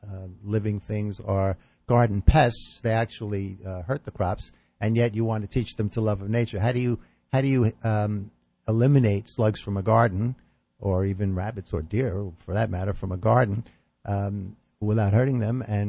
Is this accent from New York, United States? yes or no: yes; New York City, New York, United States; I grew up in the Bronx, which is part of New York City. It's definitely urban.